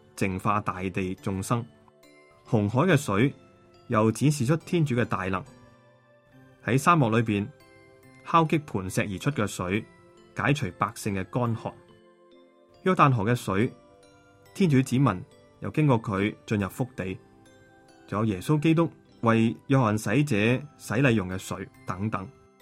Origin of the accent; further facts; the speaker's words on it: Hong Kong; 我们香港人说什么啊，不要蚀底嘛